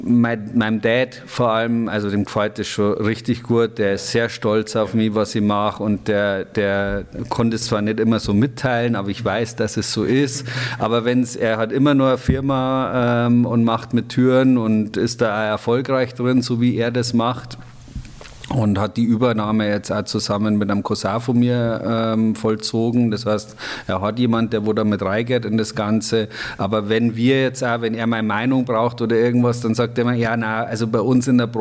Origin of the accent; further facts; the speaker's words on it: Bavaria, Germany; bei uns in Bayern